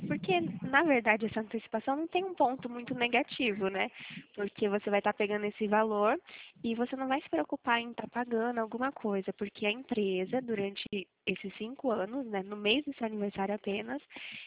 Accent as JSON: {"language": "Portuguese", "town": "Pirassununga", "region": "São Paulo", "country": "Brazil", "said": "Eu sou do interior de São Paulo, Pirassununga."}